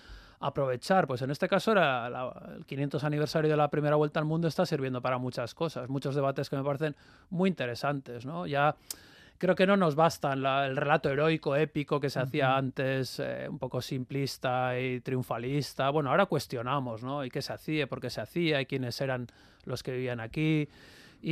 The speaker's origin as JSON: {"language": "Spanish", "region": "Basque Country", "country": "Spain", "said": "yo vengo del País Vasco."}